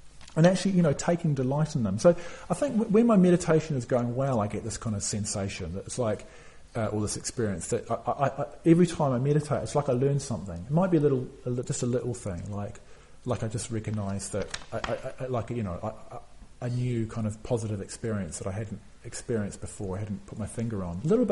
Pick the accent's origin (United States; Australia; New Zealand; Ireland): New Zealand; North Island; I'm from New Zealand. And everywhere in New Zealand is near the ocean, pretty much. Not too far away. And where I grew up in the north of the North Island of New Zealand.